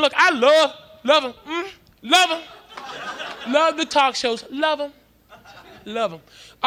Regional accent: Southern United States, United States; Because look, I'm from the South. That kind of reminds me of Christmas. You know what I'm talking about? Kind of takes me home.

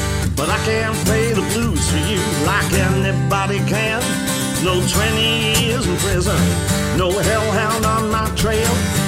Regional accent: England, United Kingdom; I was born and raised in England, no Mississippi man

